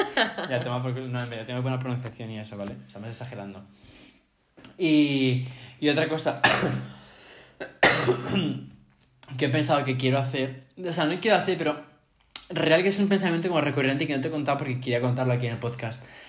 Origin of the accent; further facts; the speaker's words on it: Spain; Soy español.